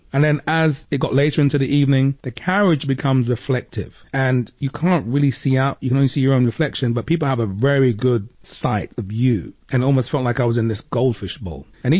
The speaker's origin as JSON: {"language": "English", "region": "London", "country": "United Kingdom", "tie": "born or raised there", "said": "I immediately hark back to my early years as a young kid growing up in London and seeing the National Front on the street corners."}